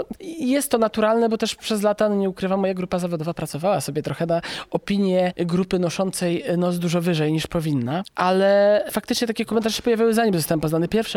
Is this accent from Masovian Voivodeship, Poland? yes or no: yes; Warsaw, Masovian Voivodeship, Poland; wychowałem się w Warszawie